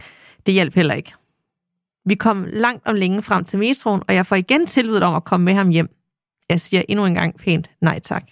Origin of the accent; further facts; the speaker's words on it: Aalborg, North Denmark Region, Denmark; så får jeg nævnt, at jeg er fra Aalborg.